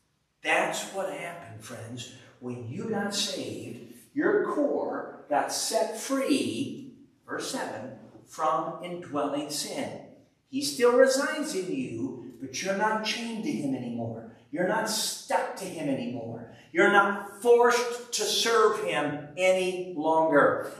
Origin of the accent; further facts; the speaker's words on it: United States; Now, forgive me, I'm an American, so we have a different mindset, so please just give me a little rope here.